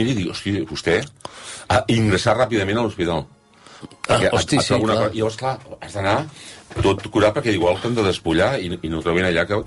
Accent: Girona, Catalonia, Spain; Sí, jo sóc gironí.

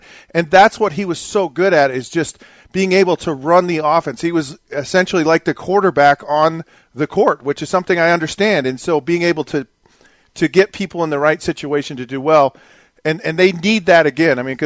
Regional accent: Utah, United States; I mean, as a kid growing up in Utah, I became a Utah Jazz fan, lifelong Utah Jazz fan.

